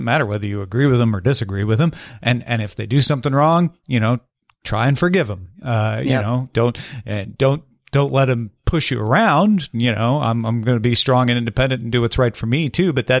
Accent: Pigeon Forge, Tennessee, United States; I'll do mine in my hometown, right?

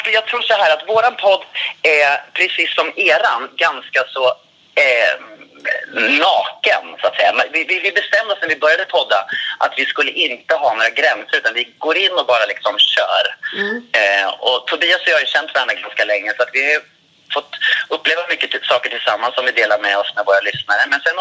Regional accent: Katrineholm, Södermanland, Sweden; Jag kommer från Katrineholm. Vi hade inget sånt där.

